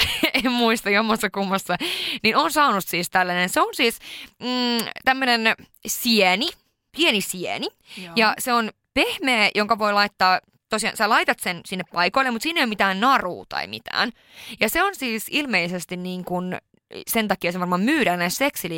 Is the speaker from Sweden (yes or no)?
yes; Sweden; born there; okei, mä oon syntynyt Ruotsissa